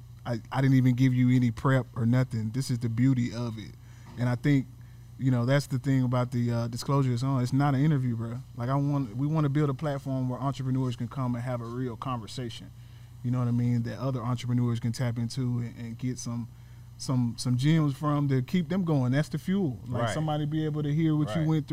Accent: Columbus, Mississippi, United States; live from Columbus, Mississippi, my hometown, man.

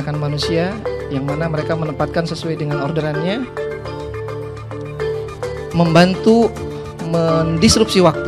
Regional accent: Sukabumi, West Java, Indonesia; born there; now in Bekasi, Indonesia; Saya lahir di Sukabumi. Saya mengenyam pendidikan di Teknik Elektro UI, tinggal di Bekasi

